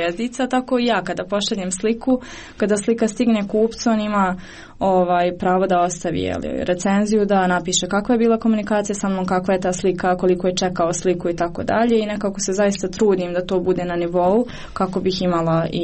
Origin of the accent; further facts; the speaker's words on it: Sarajevo, Federation of Bosnia and Herzegovina, Bosnia & Herzegovina; jer ja sam ipak iz Sarajeva